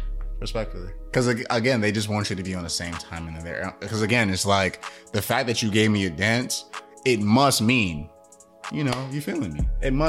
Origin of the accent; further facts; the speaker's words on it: Queens, New York, United States; Southside Jamaica. Queens, and it's crazy.